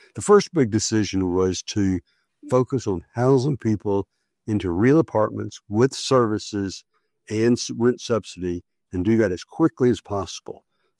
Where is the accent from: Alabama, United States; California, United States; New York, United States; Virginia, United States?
Alabama, United States; Birmingham; You know, I grew up in Birmingham, Alabama, and during the civil rights movement.